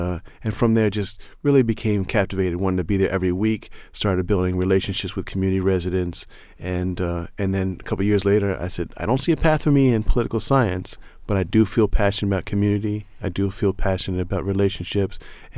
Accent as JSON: {"language": "English", "region": "New Jersey", "country": "United States", "tie": "born or raised there", "moved": "as an adult", "lives_now": "Baltimore, United States", "said": "I grew up in New Jersey my whole life and came to Baltimore in 1994 to go to school at Loyola."}